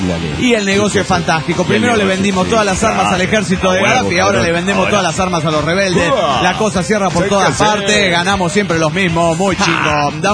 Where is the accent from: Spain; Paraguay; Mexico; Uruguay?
Mexico; Aguascalientes; de Aguascalientes.